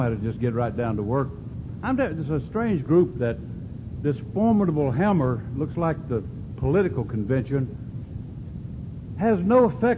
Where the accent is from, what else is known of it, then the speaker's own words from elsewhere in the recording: Aberdeen, North Carolina, United States; an alcoholic. I'm from Aberdeen, North Carolina.